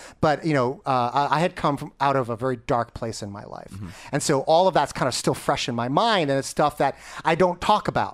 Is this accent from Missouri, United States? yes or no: no; New York, United States; Well, you know, I'm here from New York.